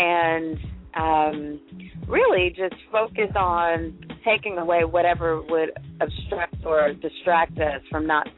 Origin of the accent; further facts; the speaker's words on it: Chicago, Illinois, United States; now in California, United States; So I started my career when I moved out to California from Chicago, Chi-Town.